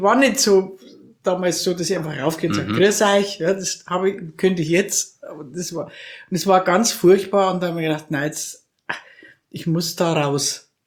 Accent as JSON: {"language": "German", "town": "Krailling", "region": "Bavaria", "country": "Germany", "tie": "born or raised there", "said": "Ich in München drin war ich nie, also nur mal ein Jahr, das hat mir da gereicht. Und ich bin in Kreiling im Würmtal aufgewachsen. Mhm. Das war die ganze … ansässig."}